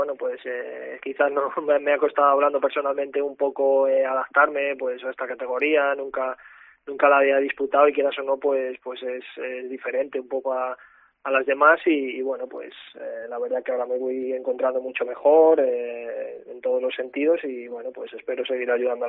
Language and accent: Spanish; Salamanca, Castile and León, Spain; mi intención era quedarme cerca de mi ciudad, de mi tierra y bueno, pues me llegó esta oferta de Palencia con unas condiciones buenas en todos los sentidos, sobre todo pues varias gente también de aquí de Salamanca